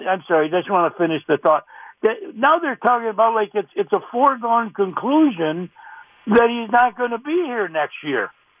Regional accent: Rochester, New York, United States; now in Tennessee, United States; I'm in Tennessee actually, but you know, I'm from Rochester.

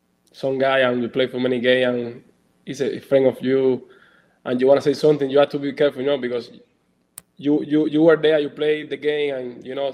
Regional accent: Cuba; English is a second language; You know, I came from Cuba. You know, a lot of hope in this country.

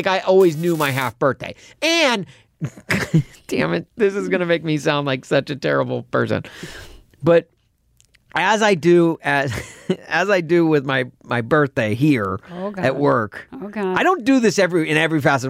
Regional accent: Nashville, Tennessee, United States; I was one of two people from the entire mid-state of Tennessee in the freshman class at Mizzou.

